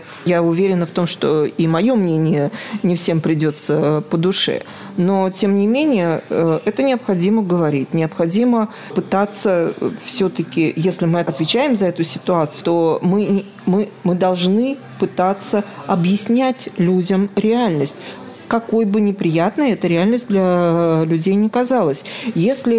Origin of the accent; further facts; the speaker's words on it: Ukraine; born there; для многих из нас она родина, в том числе я, например, родилась в Украине. Очень много моих родных до сих пор живут в городе Запорожье.